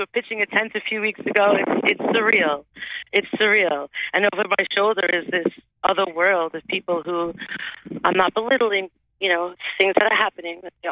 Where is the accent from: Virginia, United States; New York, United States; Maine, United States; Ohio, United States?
New York, United States; Brooklyn; I grew up in Brooklyn, and my old neighborhood right now is a lot different.